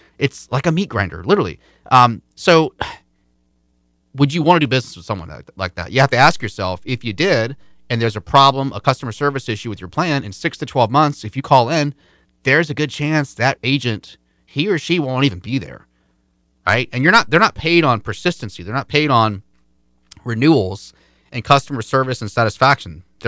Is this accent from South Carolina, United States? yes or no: yes; South Carolina, United States; including my state I was born in. I grew up in South Carolina, and I know what's available in that county.